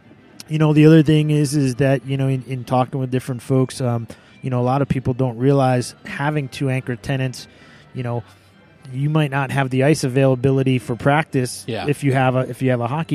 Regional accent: Glastonbury, Connecticut, United States; moved away; I'm originally from outside of Hartford, Connecticut, yeah. Glastonbury. So grew up, playing hockey. Went to UConn. Like I said, was there until 97, and then I've been out west ever since.

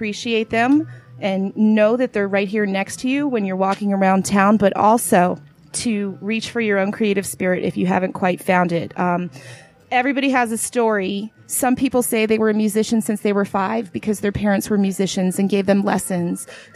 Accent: Pennsylvania, United States; moved away as an adult; now in Chino, United States; It's one of the reasons I came home from Pennsylvania. For those of you who don't know, I'm a Pennsylvania native, but I lived here before.

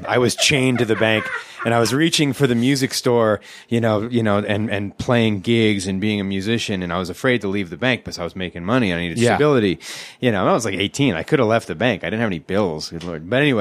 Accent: New York, United States; We talked about, like, we grew up in New York.

